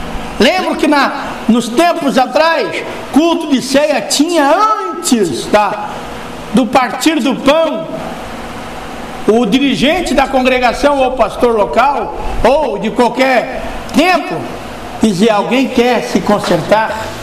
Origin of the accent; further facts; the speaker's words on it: Joinville, Santa Catarina, Brazil; lá no meu bairro na época, Jardim Paraíso, aqui em Joinville